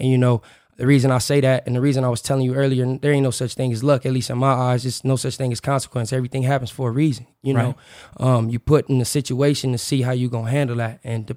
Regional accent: Los Angeles, California, United States; now in Salt Lake City, United States; So, I'm from South Central Los Angeles. I grew up in the Crenshaw District, you know, shout out my hometown, right on Fifth Avenue in Florence.

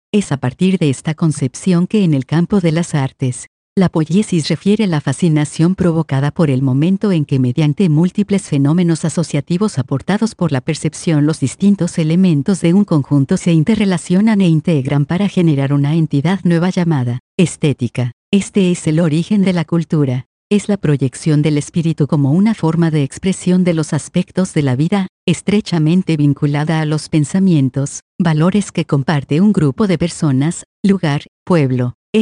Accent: Mexico; como mexicanos

